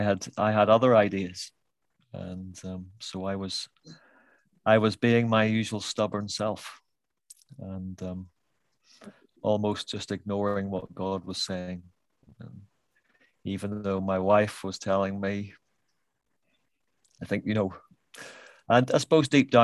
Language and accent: English; Northern Ireland, United Kingdom; Now, I'm from Northern Ireland, so this is very relevant to me.